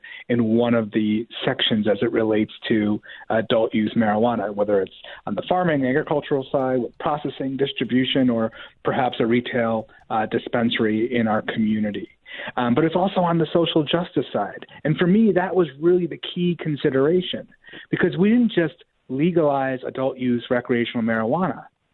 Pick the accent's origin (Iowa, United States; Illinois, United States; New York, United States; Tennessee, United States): New York, United States; Rochester; That's the reality right here in my hometown of Rochester.